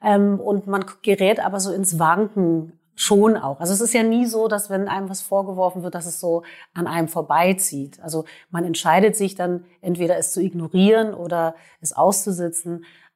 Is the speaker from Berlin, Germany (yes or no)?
yes; Berlin, Germany; Ich bin ja in Berlin geboren und aufgewachsen